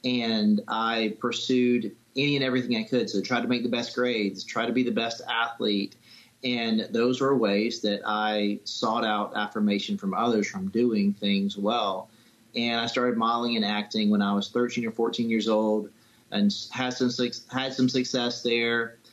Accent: South Carolina, United States; also born or lived in Charlotte; But I was born in Charlotte, grew up in South Carolina.

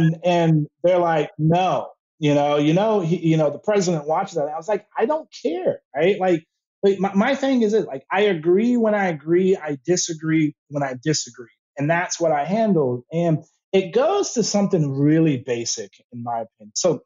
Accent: San Antonio, Texas, United States; I'm from born and raised in San Antonio.

